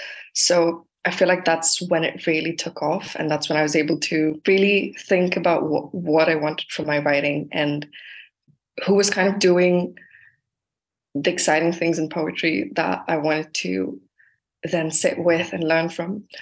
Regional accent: Saudi Arabia; also born or lived in India; now in United Kingdom; I'd moved around. I grew up in Saudi Arabia, then lived in India for 2 years before then moving to England.

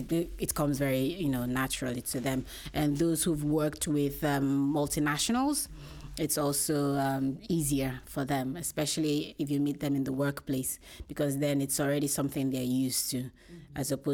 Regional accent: Nigeria; I'm Nigerian. And for most Nigerians and Africans, we are quite used to diversity and being open to differences

